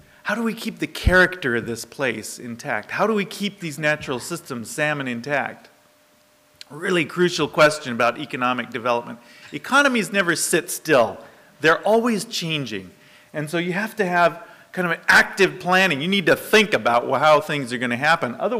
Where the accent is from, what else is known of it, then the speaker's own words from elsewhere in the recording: Washington, United States; also born or lived in Louisiana; And I was down in Louisiana for about 5 years. I'm from Washington State, and I grew up catching an awful lot of salmon, I have to say.